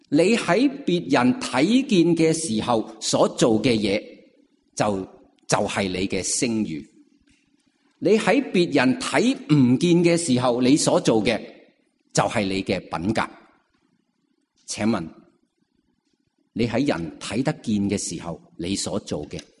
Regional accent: Hong Kong; 作为香港人，我们很明白树的根是被起屋啊、水泥啊，是令到它坏死了那种的危险。

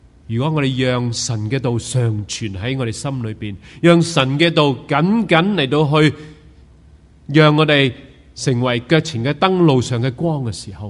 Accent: New Territories, Hong Kong; 因为我们在新界长大，看星对于人来说是绝不陌生。

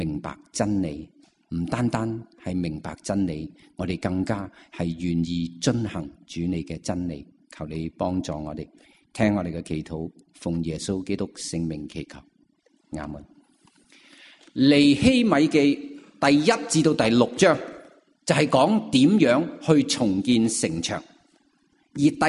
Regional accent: Hong Kong; 作为香港人，我们很明白树的根是被起屋啊、水泥啊，是令到它坏死了那种的危险。

